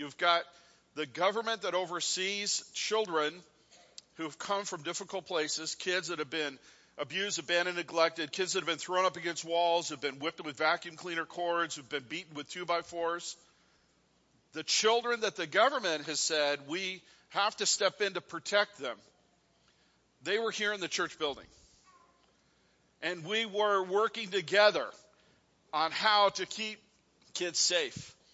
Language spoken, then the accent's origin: English; California, United States; As Elizabeth kind of said, I am from California, so that's, yeah. Born and raised, I know.